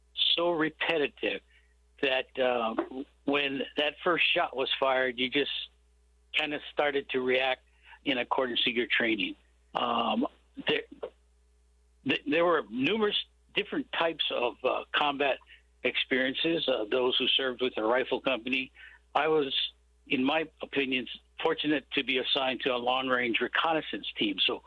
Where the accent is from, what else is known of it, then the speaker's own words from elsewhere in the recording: Hawaii, United States; also born or lived in Washington; Growing up in Hawaii in the 60s, the decade of the 60s, I sort of lived kind of a sheltered life, if you will, although I had lived in Washington State for a number of years with my parents.